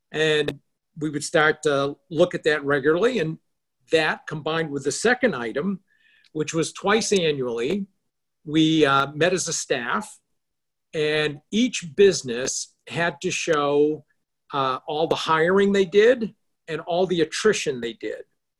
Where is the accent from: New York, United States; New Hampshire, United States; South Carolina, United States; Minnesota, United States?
New Hampshire, United States; not only am I white, but I'm old, I'm a former CEO, and I'm from New Hampshire.